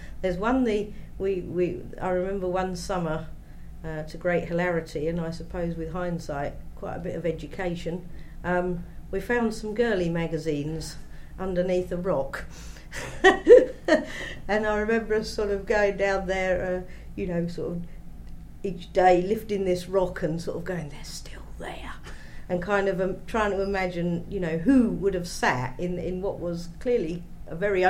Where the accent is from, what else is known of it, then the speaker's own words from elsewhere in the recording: Ely, East of England, United Kingdom; I now live in Forehill, but I was born at number 5 Ship Lane, Ely, in 1965. Well, basically, growing up in Ship Lane, that is right in the middle of the waterside area